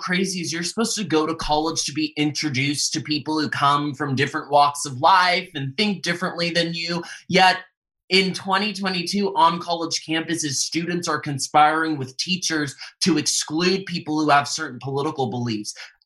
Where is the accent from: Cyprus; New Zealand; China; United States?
United States; the South; I grew up in the South, and I was judged based on my character.